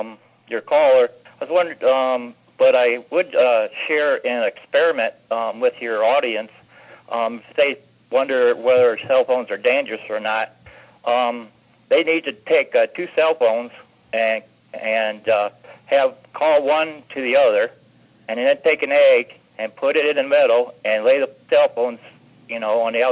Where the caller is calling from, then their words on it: Ohio, United States; Good evening, Kevin. … from Ohio.